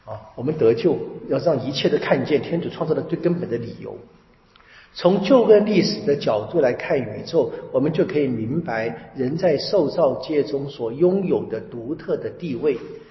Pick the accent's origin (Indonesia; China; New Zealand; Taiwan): China; 我们中国就有这个身体发肤受之父母